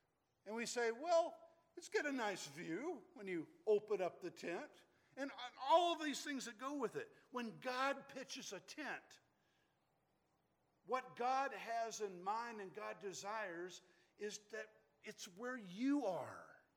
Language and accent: English; Alabama, United States; I grew up in Alabama, and there's a lot of places to pitch tents, but I didn't do a lot of camping early on.